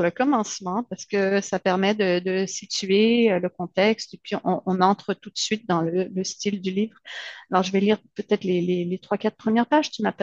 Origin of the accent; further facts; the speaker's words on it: Quebec, Canada; Alors, moi, je suis québécoise